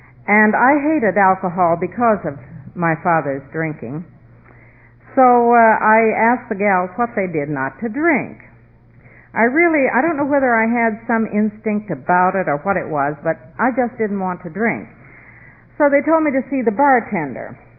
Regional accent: West Virginia, United States; I come from West Virginia, and I always associated, well, liquor, or we called it whiskey at the time.

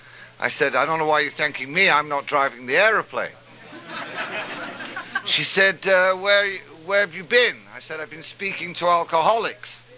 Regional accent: England, United Kingdom; You can tell I'm from England, not from Ohio. Right? I'm from England

